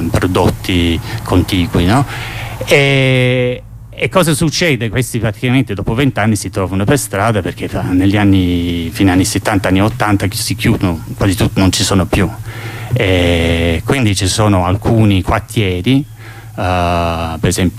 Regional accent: Colchester, East of England, United Kingdom; Italian is a second language; io sono di Colchester, Essex, vicino a Londra

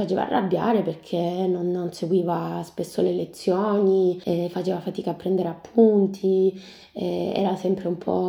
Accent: Southern Italy, Italy; e poi ci sono io che sono terrona.

